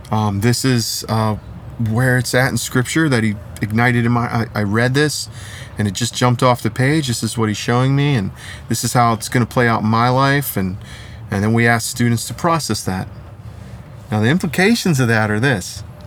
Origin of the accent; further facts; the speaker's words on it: Canton, Ohio, United States; I'm from Canton, Ohio.